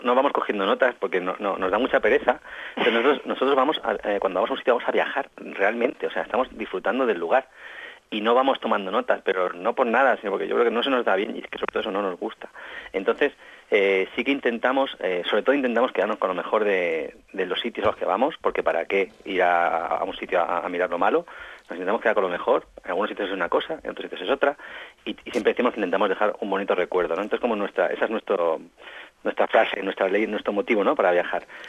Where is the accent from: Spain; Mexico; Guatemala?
Spain; Canary Islands; aunque yo tengo que votar en Canarias porque soy canario, aunque no lo parece, un canario de incógnito.